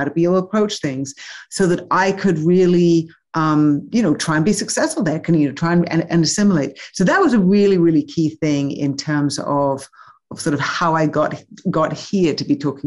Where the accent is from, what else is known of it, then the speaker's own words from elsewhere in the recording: England, United Kingdom; also born or lived in Hong Kong / Taiwan; now in United States; I grew up in England. I'm originally English, and now I'm American as well.